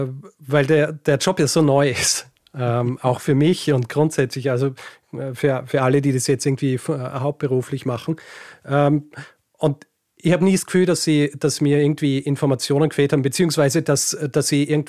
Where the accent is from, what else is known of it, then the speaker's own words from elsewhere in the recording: Austria; Ich komme ja aus Österreich und wir rechnen hier den Durchschnitt gar nicht aus.